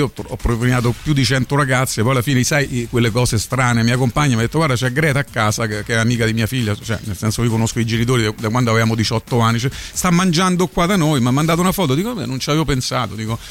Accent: Rome, Lazio, Italy; io sono di Trastevere, mia mamma aveva 11 figli, mio padre 10, tutti di Trastevere, ma negli anni 70 hanno venduto le case perché erano brutte, povere, e con quei soldi si andava a Viale Marconi, Magliana

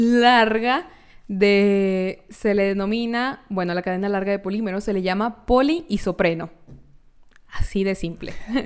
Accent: Sinaloa, Mexico; soy de Sinaloa, hace mucho calor

